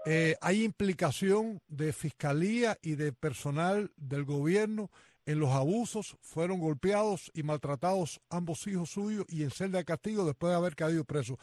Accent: Camagüey, Cuba; moved away; Yo nací en Camagüey, Cuba, hasta que me fui de Cuba en el 85.

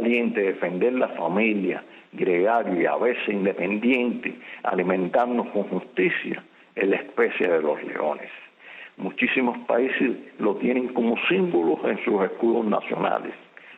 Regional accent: Cuba; Como cubanos debemos profundizar en nuestra conciencia.

